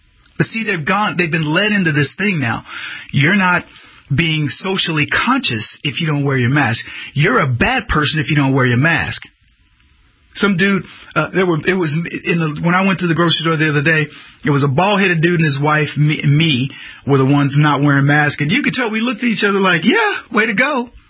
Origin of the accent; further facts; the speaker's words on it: Texas, United States; And certainly in the Republic of Texas, I'm from Texas, we are a proud people, more than you would even know.